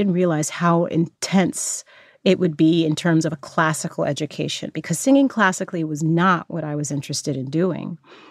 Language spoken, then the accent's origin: English; Fresno, California, United States; I was this kid from Fresno, California, who had gotten accepted to Juilliard